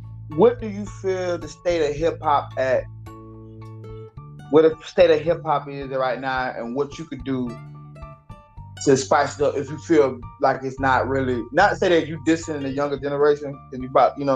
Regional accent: California, United States; Even though I'm from, you know what I'm saying, I'm from the Bay where the case is, we like, yo.

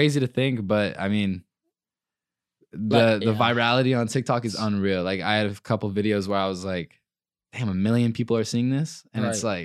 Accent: Phoenix, Arizona, United States; I'm from Phoenix, Arizona. Lived there since I was 15 years old. Pretty normal childhood, to be honest.

